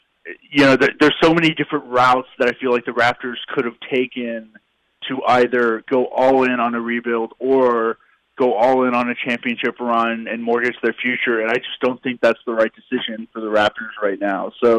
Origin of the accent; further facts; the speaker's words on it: Dallas, Texas, United States; now in Austin, United States; Well, I'm in Austin right now, but I'm from Dallas.